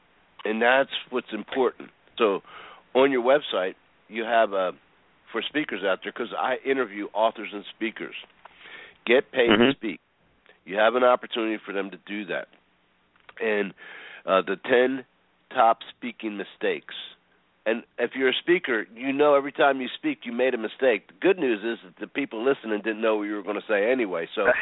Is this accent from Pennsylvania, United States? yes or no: yes; Philadelphia, Pennsylvania, United States; Yeah, I'm from Philadelphia, so that's probably not going to happen.